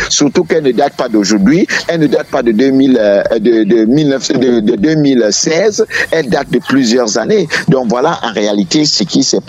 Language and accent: French; Cameroon; nous avons besoin au Cameroun d'une révolution culturelle